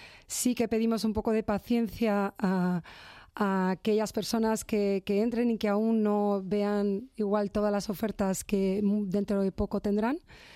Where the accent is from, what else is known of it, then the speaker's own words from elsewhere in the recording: Valencian Community, Spain; Soy valenciana y lo pronunciamos así